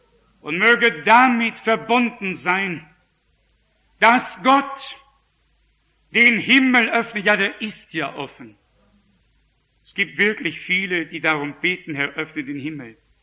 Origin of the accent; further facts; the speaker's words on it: Northern Germany, Germany; Ich als Norddeutscher, als von Natur aus bis oben hin zugeschnürt, habe begonnen, in die Hände zu klatschen.